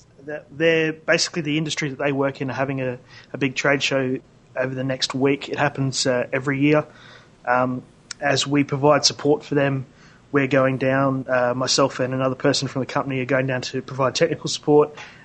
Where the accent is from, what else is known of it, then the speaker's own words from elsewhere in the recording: Brisbane, Queensland, Australia; from Brisbane, Australia.